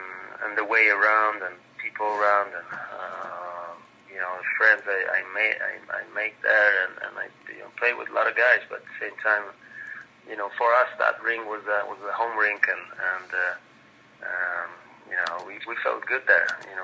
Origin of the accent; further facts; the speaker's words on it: Poland; English is a second language; I was actually, you know, in my hometown in Poland